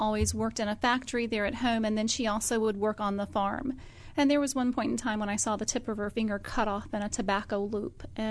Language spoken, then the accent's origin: English; the South, United States; I actually remember growing up in the South and saying that I wasn't sure that I would have a husband, but I knew I would have kids.